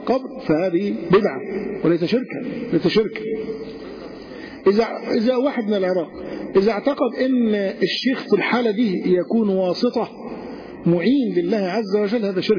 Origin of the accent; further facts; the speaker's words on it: Egypt; وهذه مأساة حصلت عندنا في مصر،